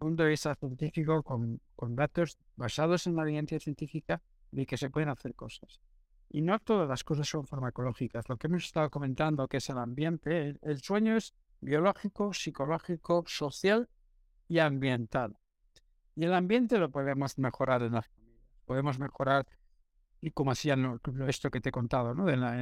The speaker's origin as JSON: {"language": "Spanish", "country": "Spain", "said": "Nosotros somos desafortunadamente un país que estamos empezando a levantarnos como europeos, pero seguimos acostándonos como españoles"}